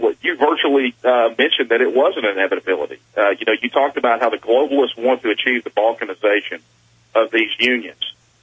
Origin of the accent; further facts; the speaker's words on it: Texas, United States; I'm Texas born and raised. You know, I had the family that fought at San Jacinto. You know, so we are Texan through and through, raised as a Texan, blue collar parents.